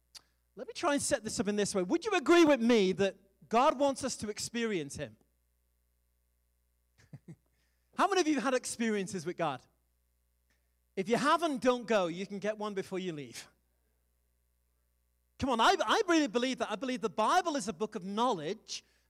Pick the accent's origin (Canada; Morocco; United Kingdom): United Kingdom; now in United States; I'm British. We're all weird. But I'm proud to be American, where at least I know I'm free.